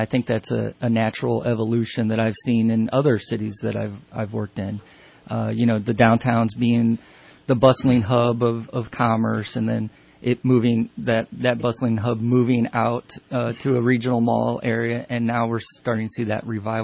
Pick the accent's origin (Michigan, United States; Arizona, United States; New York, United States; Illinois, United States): Illinois, United States; and I grew up in Illinois doing economic development, commercial real estate, city planning.